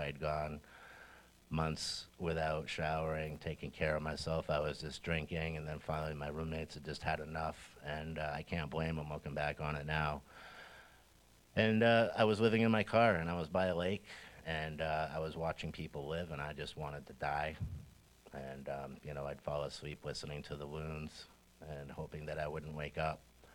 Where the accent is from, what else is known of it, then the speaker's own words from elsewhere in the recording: Exeter, New Hampshire, United States; I'm 48. I'm originally from Exeter, New Hampshire.